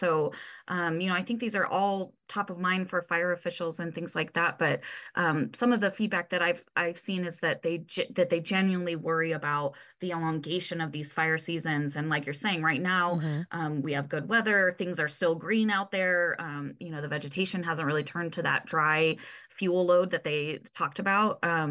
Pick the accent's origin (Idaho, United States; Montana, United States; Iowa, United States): Idaho, United States; I'm from Eastern Idaho, where they do, the biggest show in Idaho there.